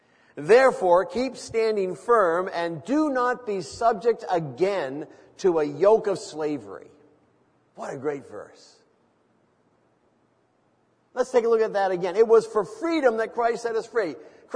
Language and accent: English; United States; born there; well, thank the Lord I was born in America. Not that there's anything wrong with China, but I just prefer America. See? I grew up with that in my being.